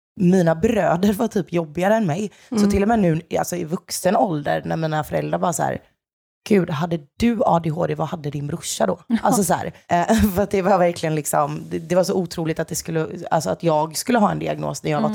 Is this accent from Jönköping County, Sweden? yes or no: yes; Jönköping, Jönköping County, Sweden; now in Stockholm, Sweden; född och uppvuxen i Jönköping. Flyttade till Stockholm för 4 år sedan.